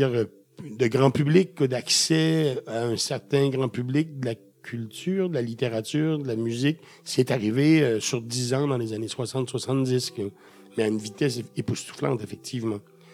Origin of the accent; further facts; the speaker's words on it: Quebec, Canada; Chez nous, au Québec, les librairies indépendantes